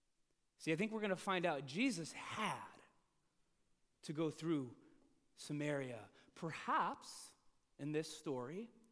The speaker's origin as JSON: {"language": "English", "town": "Riverside", "region": "California", "country": "United States", "tie": "born or raised there", "said": "this is hotter than a July summer day in the Inland Empire. And I grew up in Riverside, and it can get hot."}